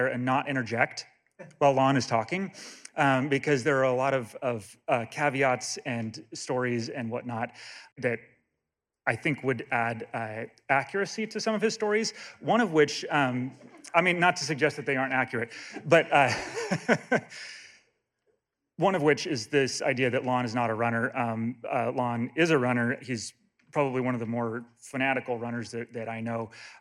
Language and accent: English; Klamath Falls, Oregon, United States; I grew up in Klamath Falls, which I think is relevant to kind of the part of the story I think that I can add to a little bit